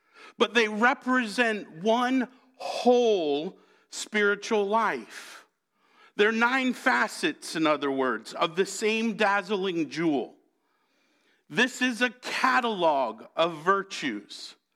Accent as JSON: {"language": "English", "region": "New England", "country": "United States", "tie": "born or raised there", "said": "You got to remember, I grew up in the Episcopal Church in New England"}